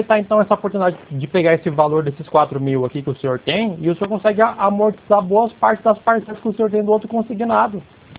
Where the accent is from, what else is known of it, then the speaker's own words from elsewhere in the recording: Dracena, São Paulo, Brazil; eu sou de Dracena, né?